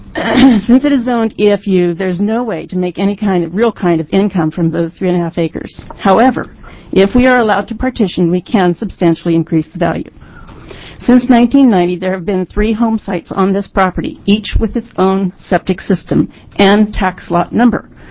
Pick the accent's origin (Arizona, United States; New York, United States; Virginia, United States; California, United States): Virginia, United States; now in Oregon, United States; I'm from Virginia, but I've been here for 35-plus years. We've raised five kids here